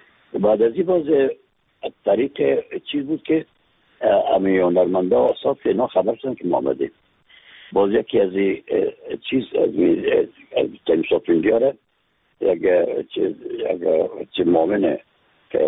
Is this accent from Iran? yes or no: no; Afghanistan; از افغانستان هستیم